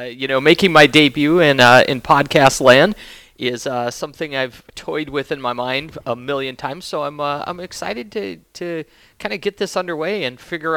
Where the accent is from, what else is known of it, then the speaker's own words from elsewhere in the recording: Wyoming, United States; also born or lived in California; I'm from Wyoming. I'm born and raised there. So, you know, making your way from Wyoming to California and then California back to Wyoming was an interesting adventure in itself.